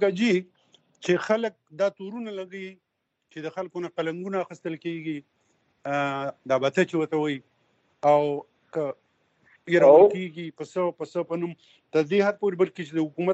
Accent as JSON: {"language": "Pashto", "town": "Buner", "region": "Khyber Pakhtunkhwa", "country": "Pakistan", "said": "لکه زه خپل هم د بونیر یم"}